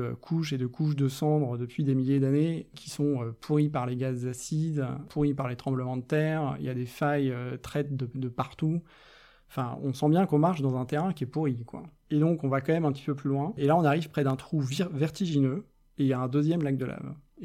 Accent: Saint-Nazaire, Pays de la Loire, France; je pourrais presque me transposer dans ma ville natale de Saint-Nazaire, j'aurais le même bruit.

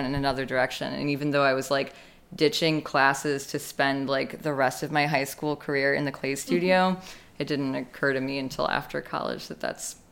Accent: Chicago, Illinois, United States; now in St. Louis, United States; So I'm from Chicago, and I love a street map, love a grid. Moving to St. Louis, no, it's amazing because it's hilly.

